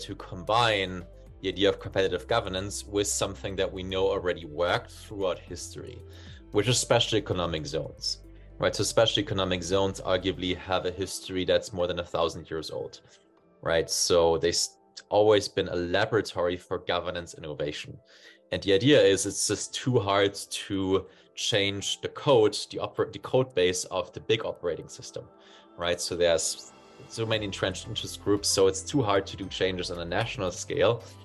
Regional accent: Germany; moved away; I'm originally from Germany and now I've been nomadic for 3 years.

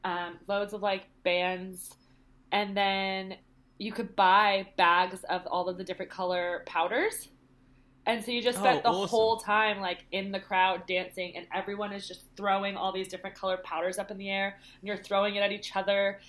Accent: United States; accent: American; whereas I try to hide my American accent

